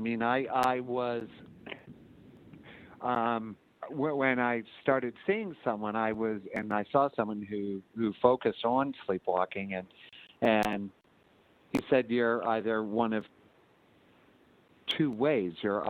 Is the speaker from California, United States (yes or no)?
no; Hampton, New Hampshire, United States; I've always considered myself kind of a small town boy as I grew up in Hampton, New Hampshire